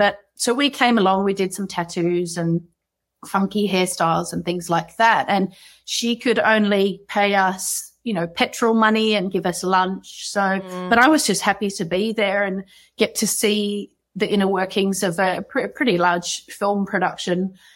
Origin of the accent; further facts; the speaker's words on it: Sydney, New South Wales, Australia; I'm from the Northern Beaches of Sydney, so it's a little far removed from big urban cities